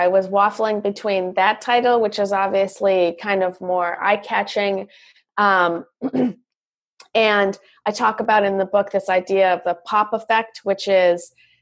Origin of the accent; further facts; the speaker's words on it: Canada; now in Los Angeles, United States; I moved to Los Angeles I'm talking to everybody here now from Los Angeles, but I am Canadian, about 10 years ago.